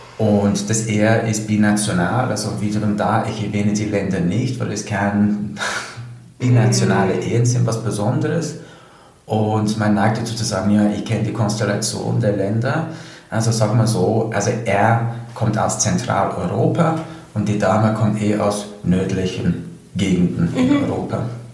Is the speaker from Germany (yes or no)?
no; United Kingdom; German is a second language; now in Austria; Wie man wahrscheinlich hören kann von meiner Sprache her, meiner Aussprache, bin ich nicht ursprünglich aus Österreich, sondern ich komme aus Großbritannien und habe mich hier dann war dann 2006, 2007 angefangen, also mich hier dann ausbilden zu lassen